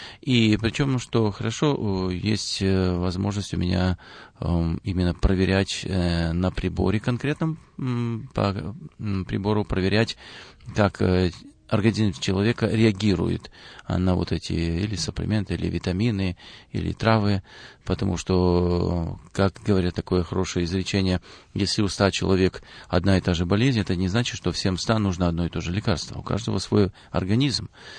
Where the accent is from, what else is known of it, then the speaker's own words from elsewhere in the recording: North Caucasus, Russia; born there; moved away as an adult; now in Yalta; Родился я на Северном Кавказе.